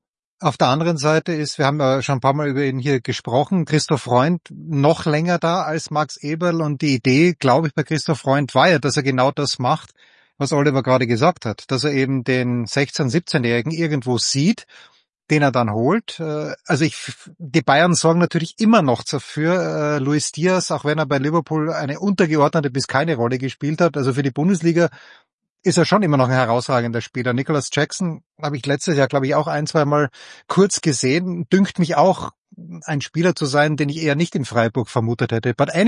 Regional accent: Austria; wir als Österreicher

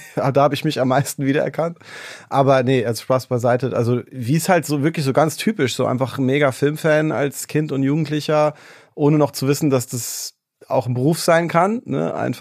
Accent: Mainz, Rhineland-Palatinate, Germany; Ich habe dann in Mainz, wo ich herkomme, mit meinem Kumpel so Amateurfilme gemacht

